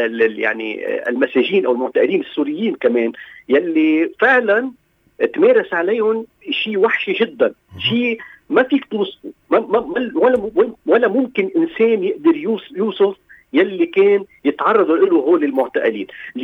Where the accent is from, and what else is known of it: Lebanon